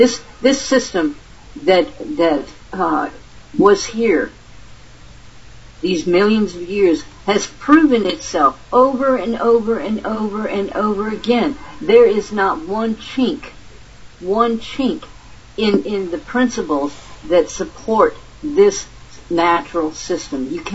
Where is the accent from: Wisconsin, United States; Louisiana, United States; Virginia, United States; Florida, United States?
Louisiana, United States; You know, I was raised in Louisiana, Honey Island Swamp